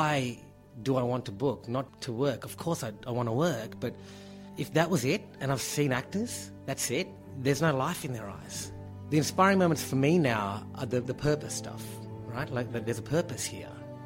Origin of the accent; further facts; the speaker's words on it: New Zealand; born there; also born or lived in Sri Lanka; Sri Lanka's my original home. And New Zealand, because I was born in New Zealand.